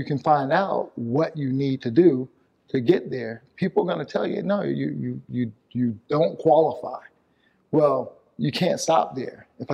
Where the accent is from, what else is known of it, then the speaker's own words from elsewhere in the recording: the South, United States; I grew up in the South. And there was a lot of racism during the time that I grew up.